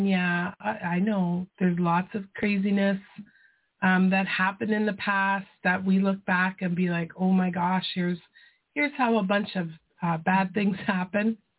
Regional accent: Saskatchewan, Canada; born there; I love Saskatchewan. I was born in Saskatchewan.

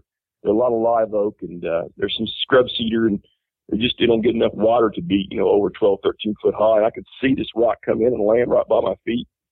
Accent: Missouri, United States; I was raised in Missouri and spent most of my life there, went to college there, and we had a family farm back there and raised cattle and stuff.

